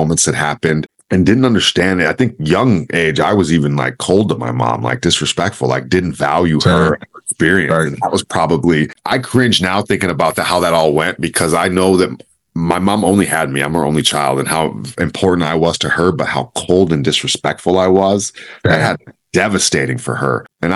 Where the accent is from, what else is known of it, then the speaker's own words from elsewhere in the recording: Oakland, California, United States; the culture that I was from Oakland, California, bro. I thought I was hood rich.